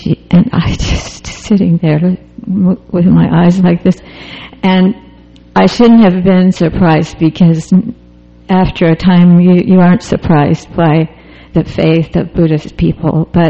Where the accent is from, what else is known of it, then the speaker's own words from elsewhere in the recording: Arkansas, United States; Because I grew up in Arkansas in the hills, and we had so many poison snakes, and all you did was kill them.